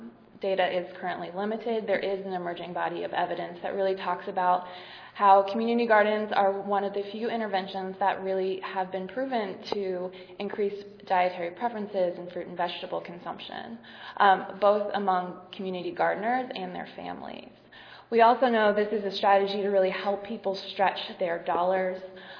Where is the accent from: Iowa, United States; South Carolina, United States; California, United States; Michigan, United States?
California, United States; So in the community that I come from, where I'm from San Diego County